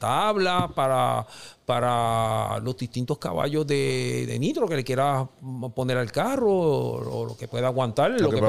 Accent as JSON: {"language": "Spanish", "town": "Ponce", "country": "Puerto Rico", "tie": "born or raised there", "said": "que era de Ponce, que era de mi pueblo Ponce, ajá."}